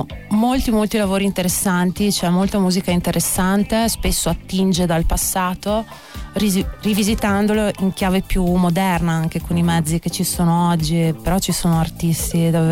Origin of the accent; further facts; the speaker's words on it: Rovereto, Trentino-Alto Adige, Italy; vengo da Rovereto